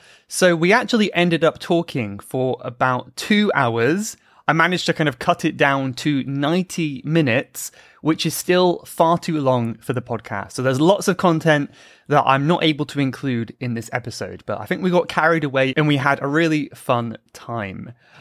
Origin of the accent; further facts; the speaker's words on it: South West England, United Kingdom; I'm originally from Cornwall in the southwest of England.